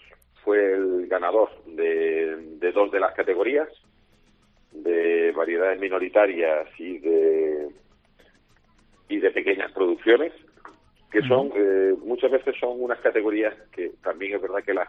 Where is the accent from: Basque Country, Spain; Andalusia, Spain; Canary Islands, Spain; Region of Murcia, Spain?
Andalusia, Spain; Jaén; Y yo es que soy de Jaén, yo soy un fabricante de aceite de Jaén.